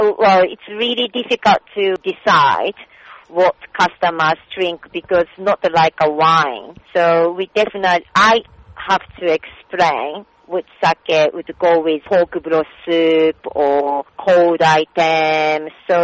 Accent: Fukuoka, Japan; And then I'm also from Fukuoka as well.

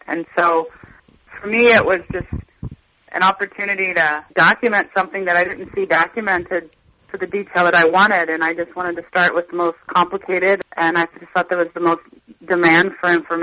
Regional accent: Chicago, Illinois, United States; I'm from Chicago, so just like when the stockyards and the boxcar trains went away, all of that production became centrally located.

